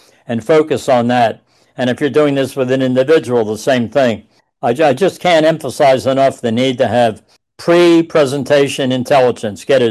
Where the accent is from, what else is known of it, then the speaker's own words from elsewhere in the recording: Philadelphia, Pennsylvania, United States; I'm from Philadelphia.